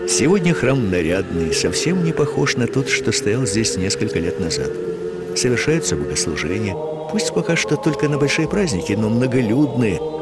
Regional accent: Gusintsy, Russia; Я коренной житель села Гусинцы. Родился в 1946 году. Ходил в школу, здесь школа была. Катался на горе здесь, вырос здесь.

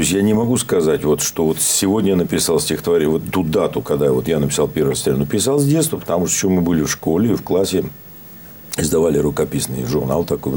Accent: Saint Petersburg, Russia; я сама народом из Ленинграда

